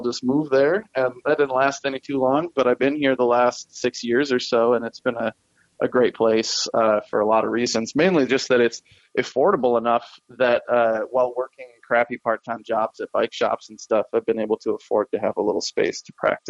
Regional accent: Michigan, United States; I grew up in Michigan. My dad was a farmer and my mom was a nurse.

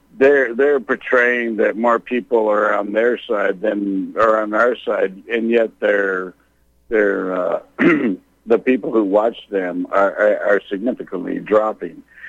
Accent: Pacific Northwest, United States; now in Texas, United States; Absolutely not. No, I'm from the Northwest.

